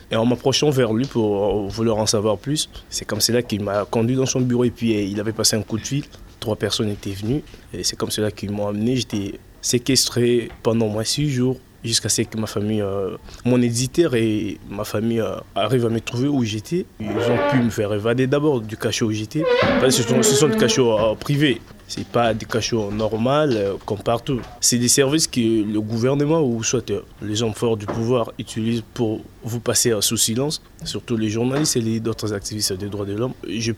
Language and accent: French; DR Congo; now in France; Mon pays est en guerre, oui, mais ce n'est pas tout le pays, c'est rien qu'en dans un coin, à l'est du pays, dans le Kivu.